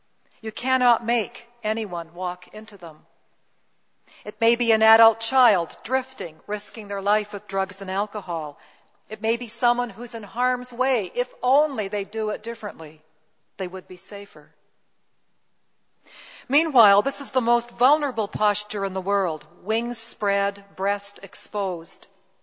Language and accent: English; Castlegar, British Columbia, Canada; in my hometown in Castlegar, British Columbia